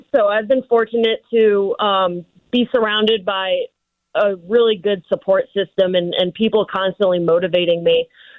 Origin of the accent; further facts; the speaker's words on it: St. Louis, Missouri, United States; So growing up in St. Louis, I swam for CSP Tide Riders, which is a club down in Clayton, like Clayton Shaw Park.